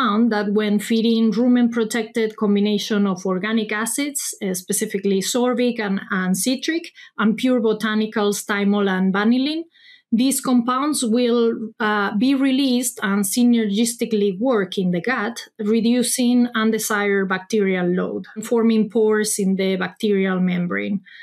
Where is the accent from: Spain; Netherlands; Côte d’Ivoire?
Spain; English is a second language; moved away as an adult; now in Davis, United States; I'm a veterinarian from Spain. Once I finished vet school, I practiced for several years in Europe and decided to move to the U.S. for some further training, focusing on animal nutrition. I work as a DVM researcher at UC Davis in California.